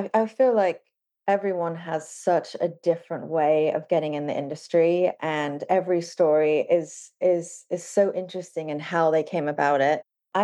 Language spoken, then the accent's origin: English; England, United Kingdom; I grew up in England and it wasn't really something to perceive or aspire to be, or at least where I'm from